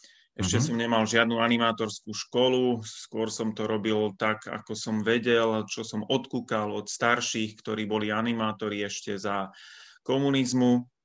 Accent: Trenčín, Trenčín Region, Slovakia; pochádzam z Trenčína, som ženatý, mám 3 deti

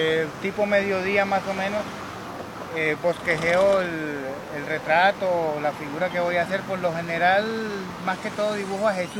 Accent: Turbaco, Bolívar, Colombia; Acá hay un pueblo que se llama Turbaco. Yo vivo en Turbaco, nací ahí en Turbaco.

